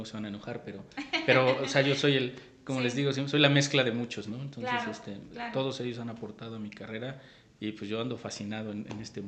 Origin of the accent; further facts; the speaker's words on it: Zacatlán, Puebla, Mexico; born there; now in Mexico City, Mexico; yo no soy de la Ciudad de México, nací en un pueblito que se llama Zacatlán, en el estado de Puebla.